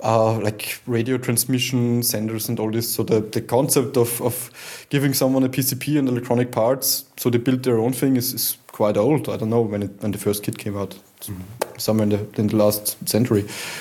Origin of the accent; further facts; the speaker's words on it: Austria; English is a second language; I come from Austria.